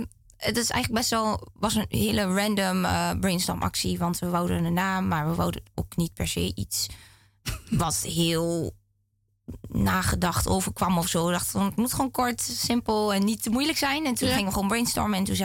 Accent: Almelo, Overijssel, Netherlands; En dat mijn accent was denk ik toen zeker nog een stuk sterker. Dat Romy zei, kom jij uit Twente? En zei ik, ja, kom uit Almelo.

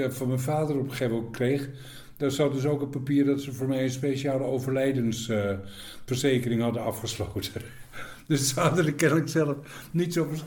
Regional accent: Haarlem, North Holland, Netherlands; born there; Ik ben geboren in Haarlem.

